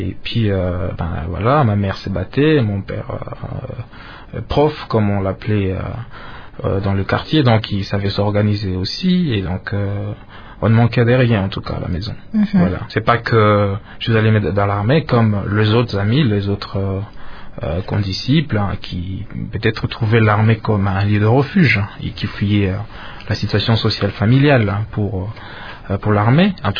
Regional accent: Goma, North Kivu, DR Congo; Voilà, 11 ans et demi, dans la ville de Goma, ma ville natale, en fait.

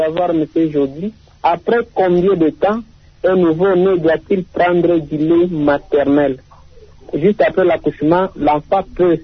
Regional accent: Chabunda, DR Congo; born there; Je prends l'exemple de mon village natal à Chabunda

